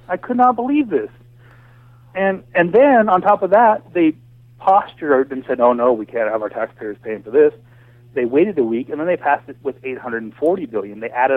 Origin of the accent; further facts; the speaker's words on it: United States; I'm so upset because as an American taxpayer